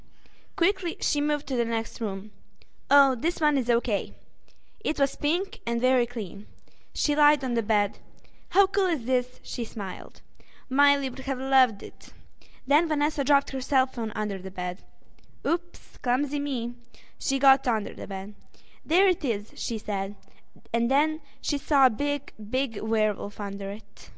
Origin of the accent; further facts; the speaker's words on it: Novi Sad, Vojvodina, Serbia; I'm 12 and I come from Serbia. I go to Žarko Zrenjanin Primary School in Novi Sad.